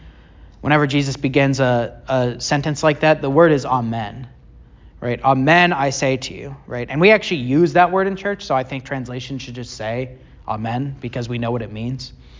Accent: Bible Belt, United States; even growing up in the Bible Belt, Wednesday nights, right?

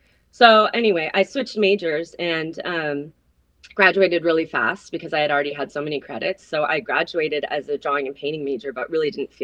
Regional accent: San Diego, California, United States; So I grew up in North County, San Diego. And as you do there, you know, when you live at the beach, you grow up surfing.

